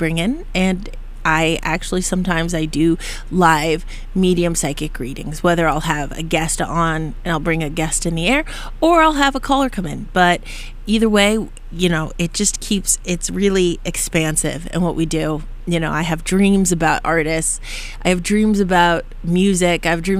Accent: Boston, Massachusetts, United States; Yeah, I'm originally from Boston, hence

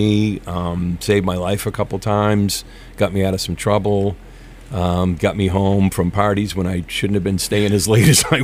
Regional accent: Maine, United States; We're both from Maine. We live there now. We live outside of Portland, and we Lisa and I moved back to Maine

